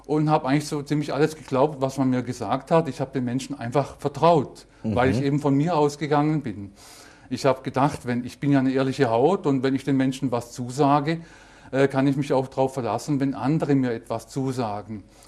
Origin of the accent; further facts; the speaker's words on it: Germany; habe dann einen Beruf erlernt, da wo ich herkomme, aus Deutschland.